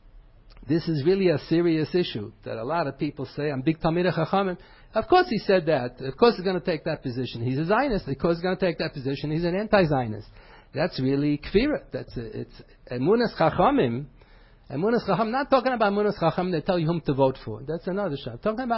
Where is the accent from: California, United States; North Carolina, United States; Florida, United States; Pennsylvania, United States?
Pennsylvania, United States; Philadelphia; I remember when I was growing up in Philadelphia, so the only place for the religious children to get together was Bnei Akiva.